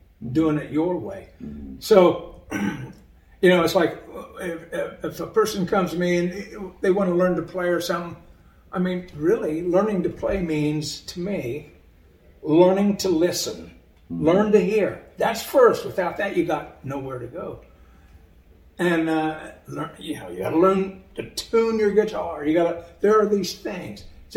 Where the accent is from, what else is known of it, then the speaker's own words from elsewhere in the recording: Indiana, United States; I'm some guy from Indiana that grew up in the cornfields.